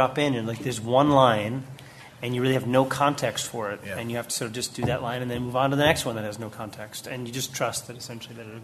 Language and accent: English; New York, United States; now in Los Angeles, United States; I know, obviously, I'm from New York, and I live in Los Angeles now.